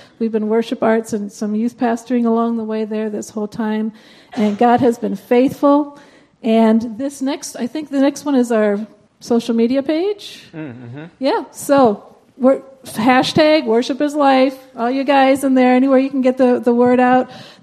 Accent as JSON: {"language": "English", "town": "Winnipeg", "region": "Manitoba", "country": "Canada", "lives_now": "United States", "said": "I'm originally from Winnipeg, Canada, so just a little north of here."}